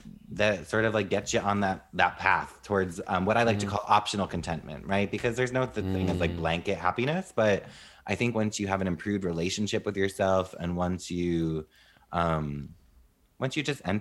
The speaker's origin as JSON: {"language": "English", "region": "New Jersey", "country": "United States", "tie": "born or raised there", "said": "Jersey, dirty Jersey."}